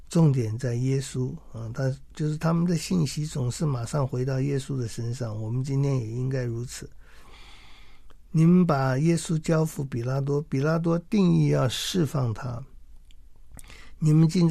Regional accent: China; 我们中国人对这个名有时有点迷信的

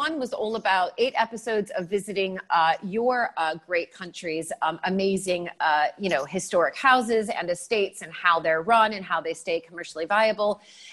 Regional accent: United States; Because I think as an American, we just don't have the rich history that you all have and grew up with.

